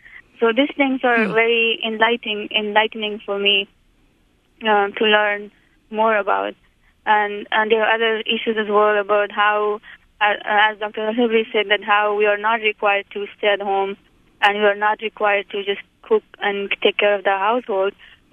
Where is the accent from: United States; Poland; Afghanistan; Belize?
Afghanistan; moved away; I came from Afghanistan to Karama, and with thinking to learn more